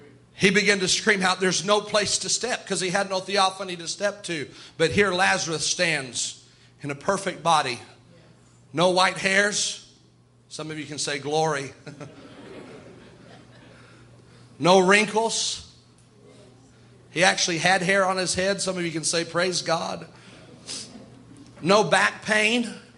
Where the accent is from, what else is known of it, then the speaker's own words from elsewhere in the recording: United States; Yet I can't remember it, but because I'm an American, I was represented there.